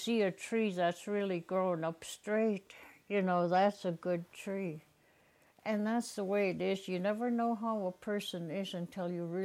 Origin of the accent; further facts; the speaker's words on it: Yakutat, Alaska, United States; I turned around and looked at her and … I was from Yakutat.